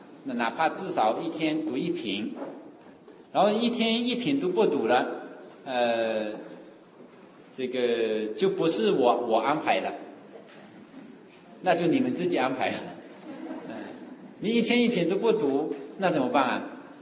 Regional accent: Wenzhou, Zhejiang, China; 特别是我们温州人都讲它是大乘经

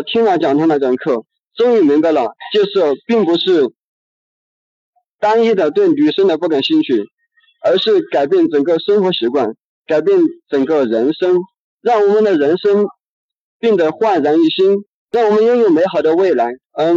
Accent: Guizhou, China; 我是贵州人嘛，这个普通话不太标准。

